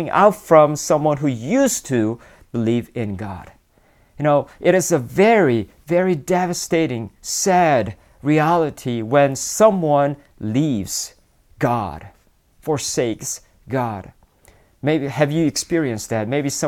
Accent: South Korea; I remember, you know, when I grew up in Korea, I went to college in Korea

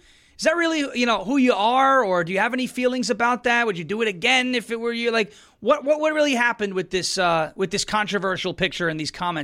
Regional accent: New York, United States; I can say that as a New Yorker.

